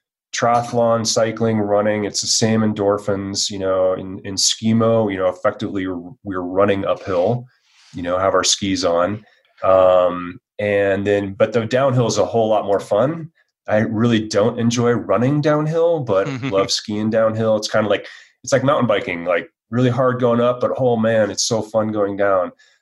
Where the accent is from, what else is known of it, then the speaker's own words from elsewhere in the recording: Fort Collins, Colorado, United States; now in Boulder, United States; I came from Fort Collins, just, you know, an hour north of here. That's where I grew up. So yeah, Northern Colorado.